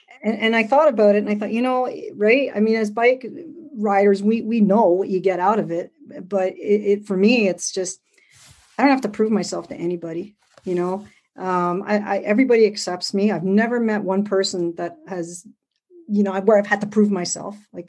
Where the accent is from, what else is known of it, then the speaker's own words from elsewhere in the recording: Montreal, Quebec, Canada; Growing up in Montreal